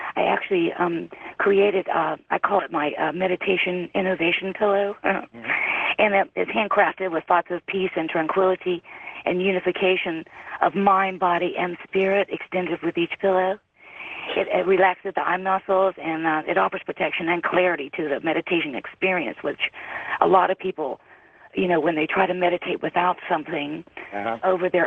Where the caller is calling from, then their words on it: St. Augustine, Florida, United States; I'm calling from St. Augustine, Florida.